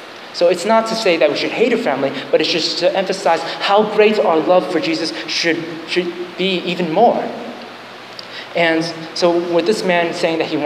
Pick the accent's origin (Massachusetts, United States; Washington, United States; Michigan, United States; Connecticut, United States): Massachusetts, United States; in the house that I grew up in Massachusetts